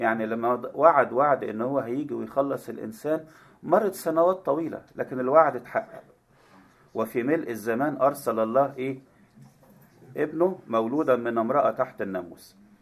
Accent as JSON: {"language": "Arabic", "country": "Egypt", "said": "إحنا كمصريين"}